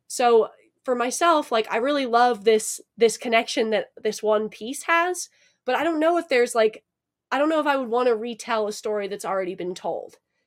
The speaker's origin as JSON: {"language": "English", "region": "Alaska", "country": "United States", "tie": "born or raised there", "said": "Like growing up in Alaska, it's like there's legitimately more guns than people in one guy's basement."}